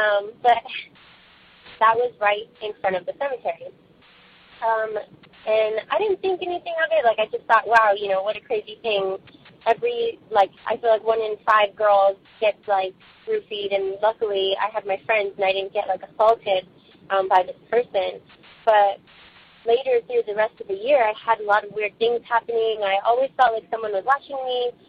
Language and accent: English; California, United States; I'm from California.